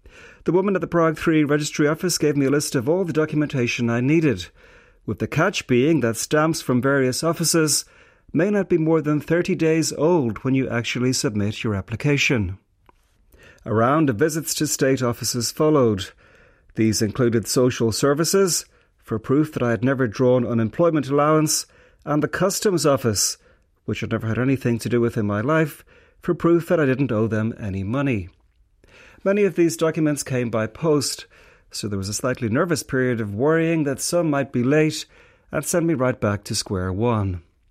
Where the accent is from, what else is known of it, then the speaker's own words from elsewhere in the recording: Ireland; now in Czech Republic; As an Irishman, I could have dual citizenship.